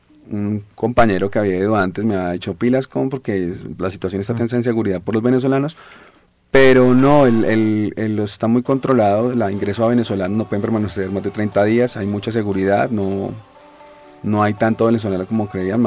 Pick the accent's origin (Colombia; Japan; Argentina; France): Colombia; mi tierra es mi tierra, Colombia es Colombia y no la cambiaría por nada.